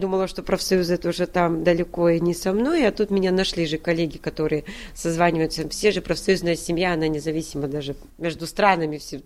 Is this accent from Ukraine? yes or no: no; Kara-Balta, Chüy Region, Kyrgyzstan; только не в России, а в городе Карабалта. Это бывшая Киргизская ССР. Я родилась и выросла там в Советском Союзе.